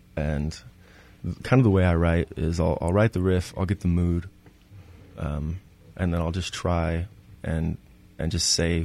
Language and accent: English; Washington, United States; I guess I grew up in Washington, and I always contribute a lot of, like, where my music came from to grunge, actually.